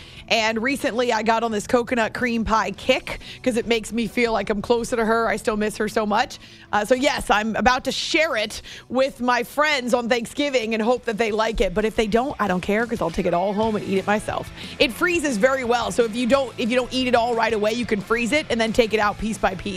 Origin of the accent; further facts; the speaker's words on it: New Hampshire, United States; I'm from New Hampshire, man.